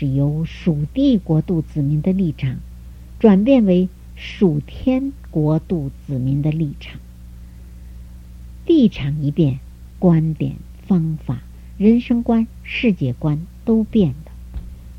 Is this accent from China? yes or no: yes; China; 我以身为大陆人自豪